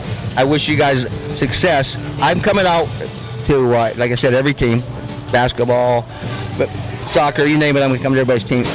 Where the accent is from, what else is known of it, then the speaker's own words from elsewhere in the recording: Des Moines, Iowa, United States; I'm a pizza snob, even though I'm from Des Moines, Iowa.